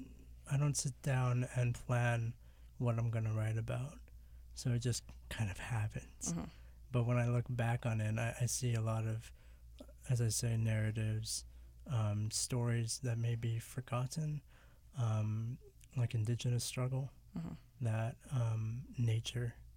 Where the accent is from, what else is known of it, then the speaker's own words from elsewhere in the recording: Washington, District of Columbia, United States; also born or lived in Santiago, Chile; So I was born in Santiago, Chile, and I was adopted when I was like 2 years old and lived in Washington, D.C., grew up there.